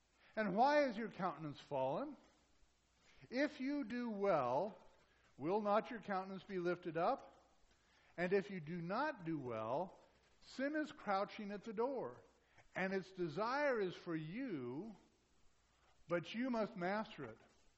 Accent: Arizona, United States; I've never seen such barren land, and I'm from Arizona.

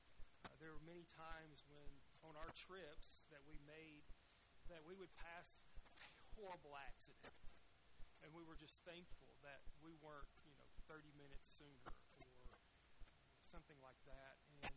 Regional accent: the South, United States; And I'm from the South. And from the South, you're not used to the big mosquitoes.

